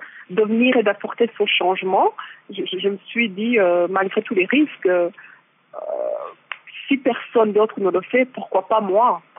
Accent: Rwanda

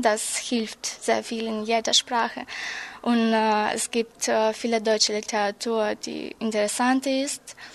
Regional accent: Moldova; German is a second language; Ich komme aus der Republik Moldau und ich bin 1998 geboren.

